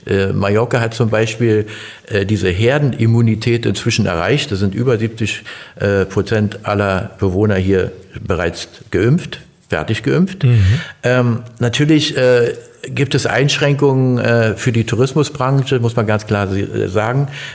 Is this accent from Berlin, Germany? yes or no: yes; Berlin, Germany; born there; Berlin. Ist immer in meinem Herzen, auch wenn ich da schon lange nicht mehr permanent wohne.